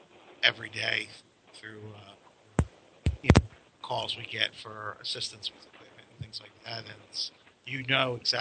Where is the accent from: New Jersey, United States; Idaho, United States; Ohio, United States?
New Jersey, United States; I'm from New Jersey.